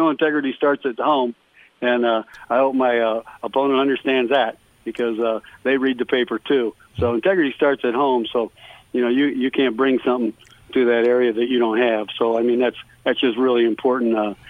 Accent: Lowell, Massachusetts, United States; I grew up in Lowell, and if anybody knows much about Lowell, that was very, very Republican

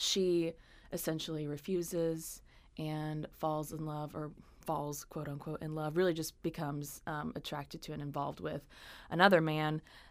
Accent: Knoxville, Tennessee, United States; because I'm actually from Knoxville, so I knew I wanted to go back home.

